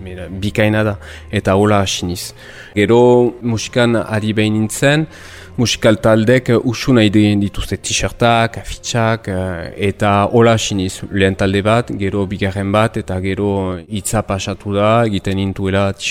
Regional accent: Mauléon, Nouvelle-Aquitaine, France; Ni Maulekoa naiz ere, Xibotara naiz

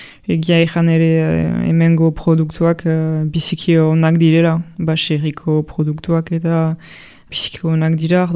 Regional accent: Bayonne, Nouvelle-Aquitaine, France; now in Tarnos, France; Baionan sortu naiz eta hasi naiz, sukaldaritza egiten dut duela ma bost urte orain, dena ondo niretzat, eta Tarnosen bizi naiz.

